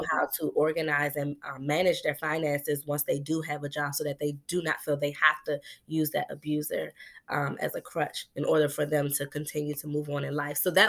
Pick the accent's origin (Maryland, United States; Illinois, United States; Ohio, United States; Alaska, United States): Maryland, United States; I am from PG County, Maryland. And so I grew up in Pretty Girl County, they like to call it, listening to go-go.